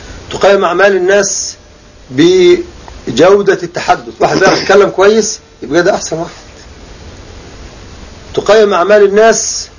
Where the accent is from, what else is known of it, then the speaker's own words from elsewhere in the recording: Egypt; moved away as an adult; now in Kuwait; فرض علي فرضا أنا أمشي من مصر، فمشيت إلى قطر زائر فقط، وانتهت فترة الزيارة، والآن أنا في دولة الكويت